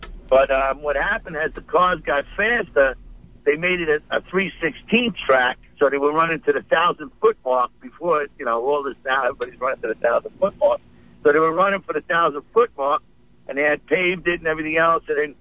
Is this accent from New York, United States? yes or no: yes; Valley Stream, New York, United States; I grew up in Valley Stream, went to Central High School, Motor Mechanics, Mr. Trotter.